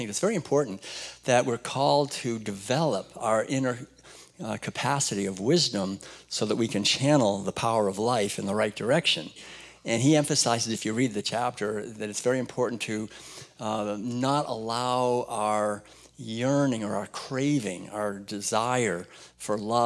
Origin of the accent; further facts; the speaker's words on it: Concord, Massachusetts, United States; I was raised in New England, but it was actually kind of a neat place to be raised because it was Concord, Massachusetts, actually.